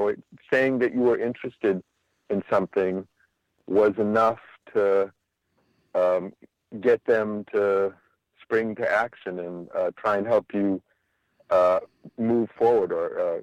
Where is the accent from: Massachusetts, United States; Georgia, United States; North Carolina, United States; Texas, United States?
Massachusetts, United States; Boston; I was born in Boston.